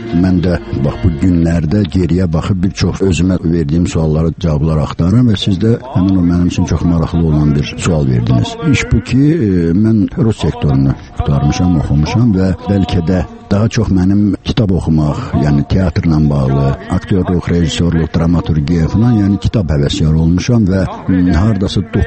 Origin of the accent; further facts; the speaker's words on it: Mardakan, Baku, Azerbaijan; Mən gözəl Bakı şəhərinin Mərdəkan kəndində, filan saylı doğum evində doğulmuşam. İlk uşaqlıq illərim orada keçib. Daha sonra tez-tez Qəbələyə, o vaxt ki Qutqaşın, Niç kəndində, Əmimgildə kənd həyatı ilə, təbiətlə üz-üzə qalmışam